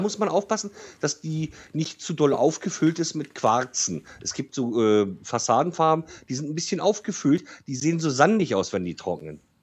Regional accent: Detmold, North Rhine-Westphalia, Germany; born there; Helmstedt und in Rinteln, Detmold, da wo ich geboren bin.

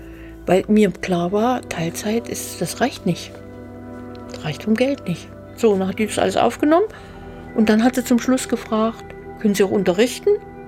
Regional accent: East Germany, Germany; Ich war aus dem Osten, also auf dem falschen Stern geboren.

